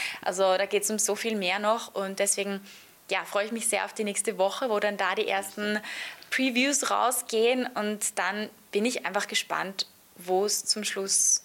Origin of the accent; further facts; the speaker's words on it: Austria; Genau, eine Ehre, ja, danke schön, dahin zu fahren als Österreicherin.